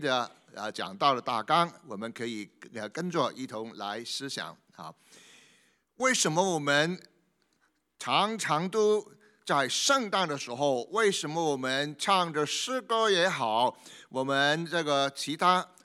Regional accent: Hong Kong; 我是从香港来的，从香港也好

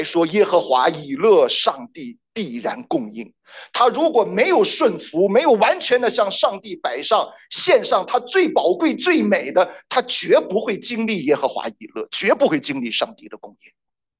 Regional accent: China; 其实我们中国人的信仰，我们在本质上就是为着自己的。你别管我们中国人拜的是什么神

